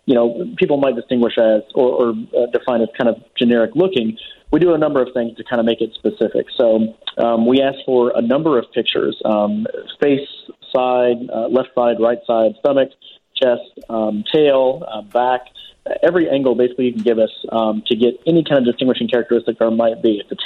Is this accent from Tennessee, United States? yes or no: no; Louisville, Kentucky, United States; Her and I met in a graduate MBA program at the University of Louisville in Kentucky, which is my hometown.